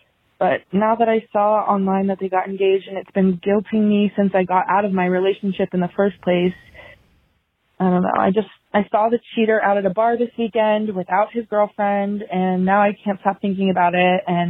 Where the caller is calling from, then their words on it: Virginia, United States; I'm 24 from Virginia, and I'm calling today to ask advice